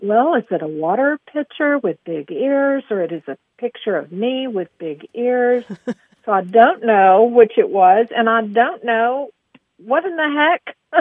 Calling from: Aubrey, Texas, United States; I'm calling from Aubrey, Texas.

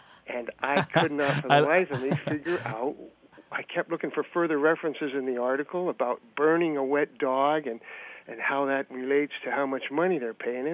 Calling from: Bloomington, Indiana, United States; I'm calling from Bloomington, Indiana.

